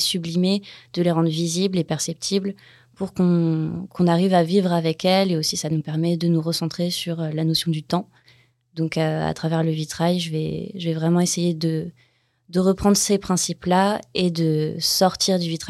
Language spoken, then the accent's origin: French; Nancy, Grand Est, France; Je viens de Nancy, il y a de l'art nouveau partout, des vitraux partout.